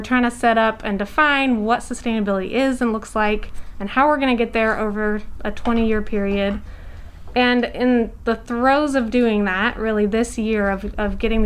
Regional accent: California, United States; Christina, I grew up here, born and raised in Butte County, went away for school

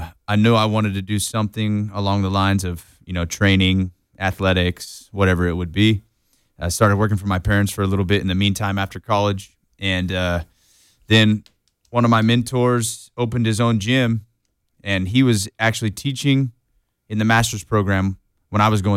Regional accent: Willows, California, United States; I'm from Willows, close, and went to Butte, then went to Chico State.

